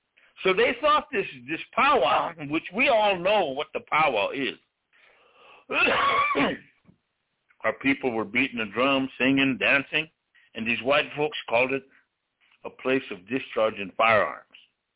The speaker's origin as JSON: {"language": "English", "country": "United States", "second_language": "English", "said": "And if you notice at times … breaks it, because I am broken English. I'd rather speak my language. That's my possession of who I am as a free and independent person and an individual and a Lakota, a man."}